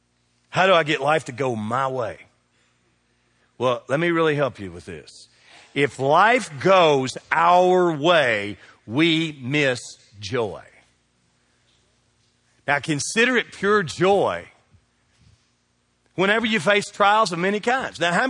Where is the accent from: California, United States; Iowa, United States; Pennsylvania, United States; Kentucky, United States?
Kentucky, United States; That's one of the things we're known for in Kentucky. Wherever in the world you go from, you say, I'm from Kentucky, they'll know you for two things.